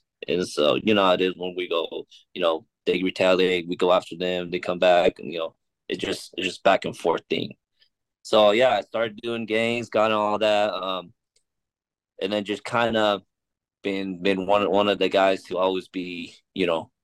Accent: Midvale, Utah, United States; where I grew up was like around Midvale, Utah. Back then, it was like a lot of gangbanging around the Latinas.

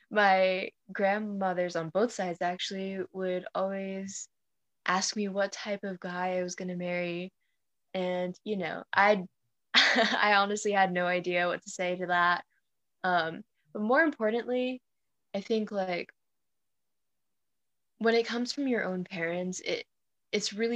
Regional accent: California, United States; English is a second language; also born or lived in Pakistan; I was born in Pakistan. I spent my first few years there, and then we moved to California. So I grew up speaking English, even though my first language wasn't English.

